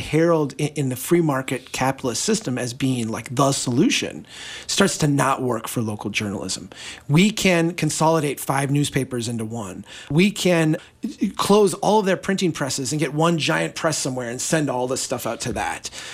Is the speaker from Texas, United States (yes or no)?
no; Brainerd, Minnesota, United States; I'm from Brainerd. I have a soft spot for my local newspaper.